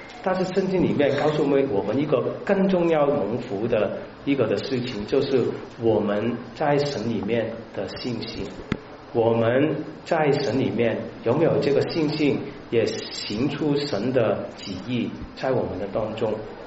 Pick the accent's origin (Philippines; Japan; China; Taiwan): China